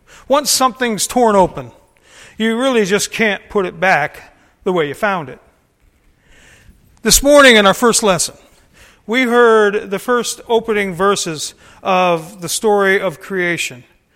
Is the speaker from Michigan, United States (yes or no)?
yes; Northville, Michigan, United States; it runs from my hometown of Northville, Michigan, all the way to Detroit